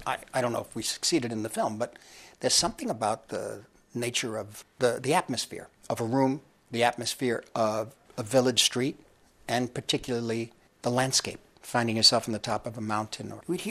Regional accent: New York, United States; For me, as a New Yorker, to be stuck in this mud

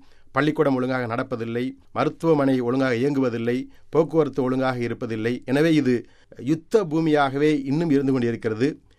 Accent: India; எங்களை பொறுத்த வரைக்கும், நாங்கள் இந்தியாவை சேர்ந்தவர்கள்.

